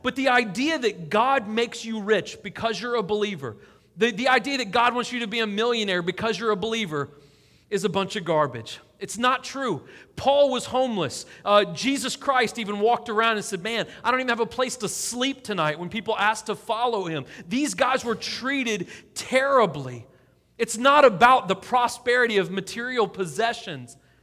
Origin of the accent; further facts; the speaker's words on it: St. Louis, Missouri, United States; my wife's from Boston and New York. I'm from St. Louis originally.